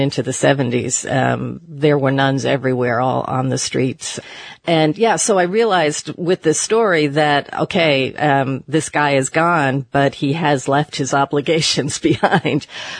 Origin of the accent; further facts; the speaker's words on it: New York, United States; even in my own experience growing up in the New York area, I recall nuns sitting in subway entrances